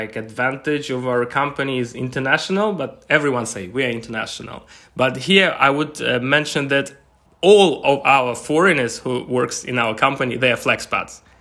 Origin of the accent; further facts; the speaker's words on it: Russia; English is a second language; I'm from Russia.